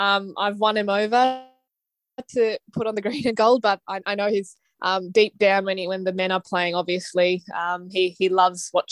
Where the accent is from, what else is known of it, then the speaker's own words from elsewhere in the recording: Melbourne, Victoria, Australia; born there; Madras, which is now called Chennai. So, that's where my Indian blood come from. And I was born in Melbourne, Australia